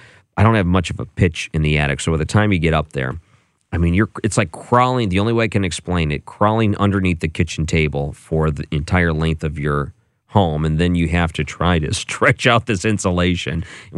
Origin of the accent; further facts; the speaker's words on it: Michigan, United States; When I was a kid, we used to take field trips to Henry Ford Museum. I grew up outside Detroit.